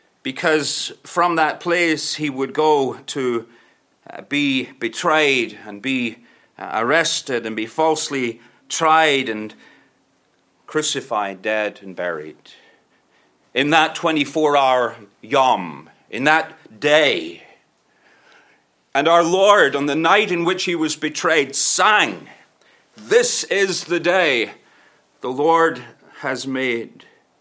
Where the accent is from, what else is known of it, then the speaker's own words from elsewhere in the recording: Northern Ireland, United Kingdom; I'm from Northern Ireland. We stay up to midnight and beyond.